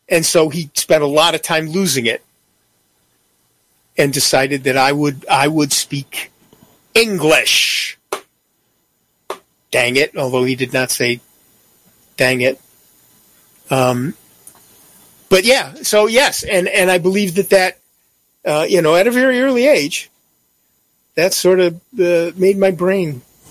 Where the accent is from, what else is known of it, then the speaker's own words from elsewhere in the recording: United States; I'm an American. We don't learn foreign languages.